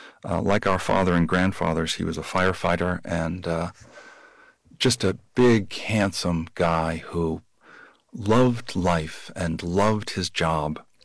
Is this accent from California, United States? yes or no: no; Boston, Massachusetts, United States; but I grew up in Boston, and my parents always read the Boston Globe obituaries.